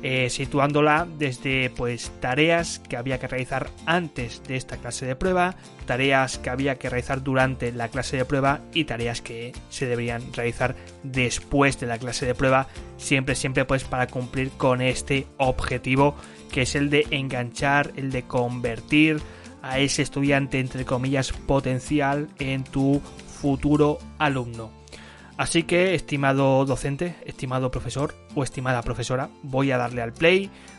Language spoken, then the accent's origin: Spanish; Barcelona, Catalonia, Spain; soy de Barcelona, he sido profesor de L durante pues unos cuantos añitos por diferentes países